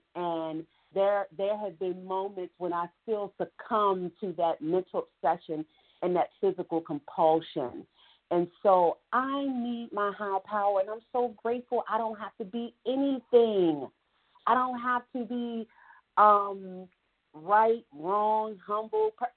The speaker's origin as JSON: {"language": "English", "region": "California", "country": "United States", "said": "I'm from Southern California."}